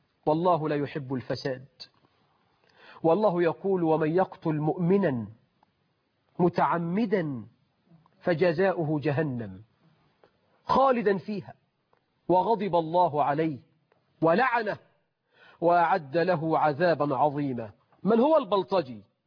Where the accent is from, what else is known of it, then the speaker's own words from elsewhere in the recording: Egypt; عندنا في مصر ولا فخر نساء بلطجيات